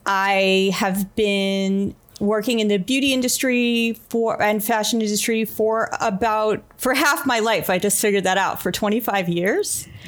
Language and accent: English; New York City, New York, United States; I grew up in Flushing, Queens, which is part of New York City, if people don't know that. And I'm actually a fifth generation New Yorker.